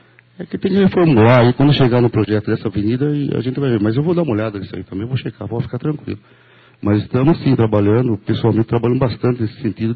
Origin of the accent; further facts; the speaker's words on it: Salto, São Paulo, Brazil; Eu sou de Salto, não sou de Iguatuba.